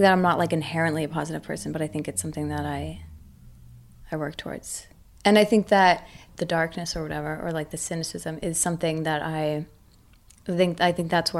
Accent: New York, United States; I'm like a really small person, but like, I'm also from New York.

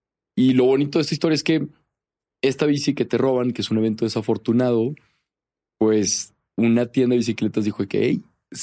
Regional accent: Torreón, Coahuila, Mexico; also born or lived in Monterrey; Yo soy de Torreón, me voy a Monterrey, y cuando me voy a Monterrey, pues llegas como estudiante foráneo

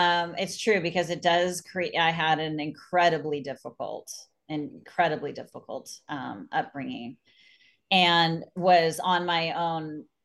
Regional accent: California, United States; I am born and raised in California.

